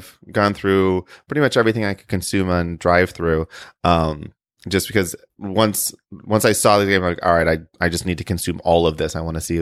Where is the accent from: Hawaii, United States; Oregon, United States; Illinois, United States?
Illinois, United States; Chicago; So yeah, we're all from Chicago, and I live at the end of the CTA line that you guys are relatively close to.